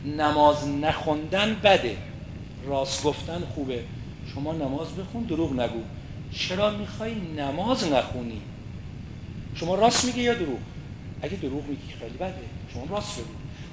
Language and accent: Persian; Iran; نه اینکه من ایرانیم یا شما ایرانی هستید